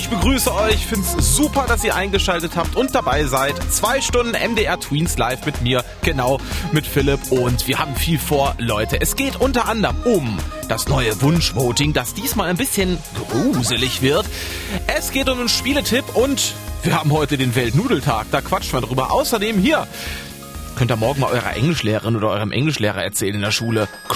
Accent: Bielefeld, North Rhine-Westphalia, Germany; Arminia Bielefeld natürlich. Meine Heimatstadt.

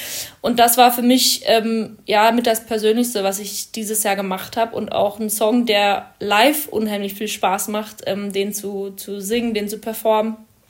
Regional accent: Bavaria, Germany; now in Berlin, Germany; ich bin in Bayern aufgewachsen und wohne jetzt in Berlin so.

